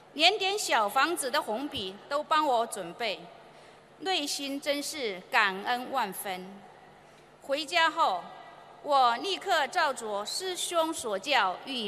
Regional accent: Taiwan; 我来自台湾

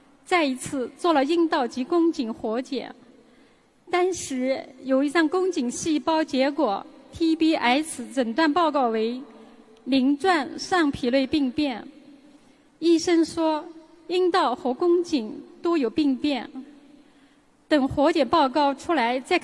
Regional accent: Jiangsu, China; 各位师兄大家好，我来自江苏，今年56岁。

